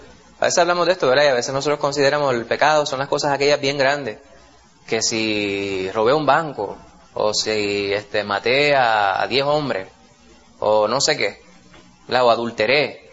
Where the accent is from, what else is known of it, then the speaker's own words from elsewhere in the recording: Puerto Rico; A veces nosotros somos los puertorriqueños, hablamos de manera bien poética, ¿verdad?